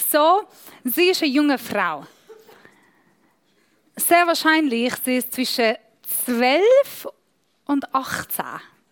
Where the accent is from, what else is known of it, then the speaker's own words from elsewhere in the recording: Iran; German is a second language; Alle, die mich nicht kennen, ich bin Iranerin